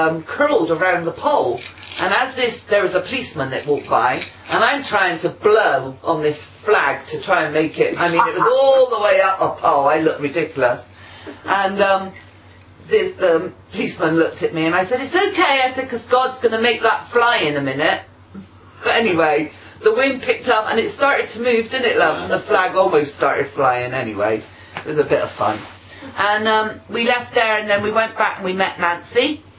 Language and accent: English; England, United Kingdom; because I'm English, I didn't understand his American accent